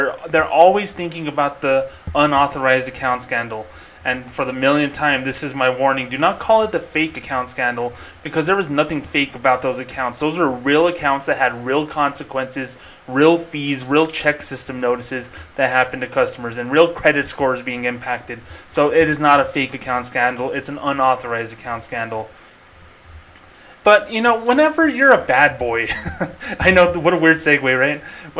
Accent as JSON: {"language": "English", "town": "Albuquerque", "region": "New Mexico", "country": "United States", "said": "and my home state of Albuquerque, New Mexico"}